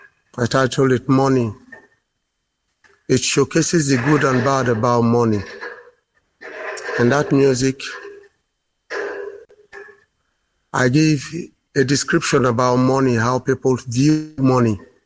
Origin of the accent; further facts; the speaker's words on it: Rivers, Nigeria; I'm from Nigeria, within the Niger Delta region. I'm from Kalabari tribe, Ijaw Nation. I'm from Abonima, my paternal from Abonima